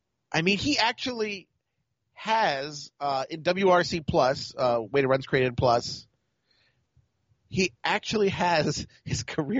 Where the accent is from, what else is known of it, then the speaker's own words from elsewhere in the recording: Baltimore, Maryland, United States; since I played on the East, I'm from Baltimore, that all the good athletes played lacrosse